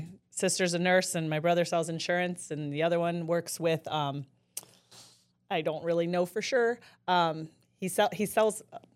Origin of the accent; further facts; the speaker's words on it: St. Henry, Ohio, United States; I was born and raised in St. Henry. I graduated in 2000 here from St. Henry.